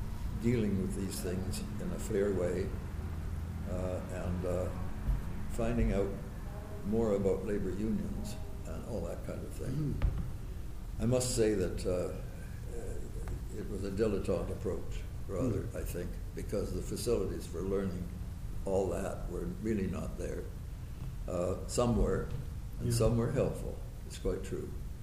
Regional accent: Canada; I took French for several years, for example, beyond the required time, thinking that I would, as a Canadian, should have it

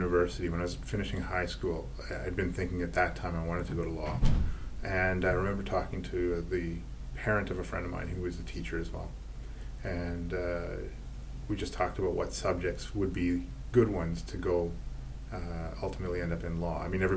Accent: Regina, Saskatchewan, Canada; I grew up in Regina, Saskatchewan.

